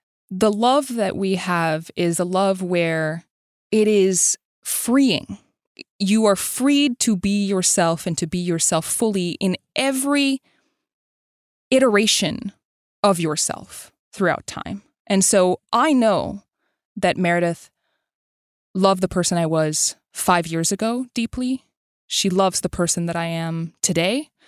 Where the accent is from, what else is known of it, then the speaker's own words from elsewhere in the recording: Montreal, Quebec, Canada; My mother is from Quebec. I grew up in Montreal.